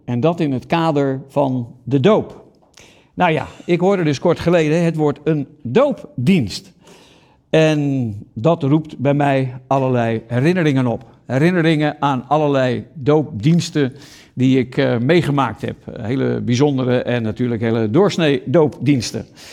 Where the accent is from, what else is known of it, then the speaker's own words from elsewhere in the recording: South Holland, Netherlands; ik kom uit het Westland. Dan heb je al die grote glazen kassen.